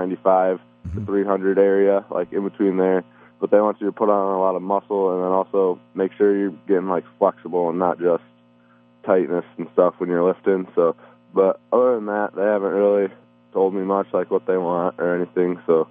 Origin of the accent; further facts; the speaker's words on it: Illinois, United States; I was born in Illinois from the 815 area my whole life. So, I mean, growing up here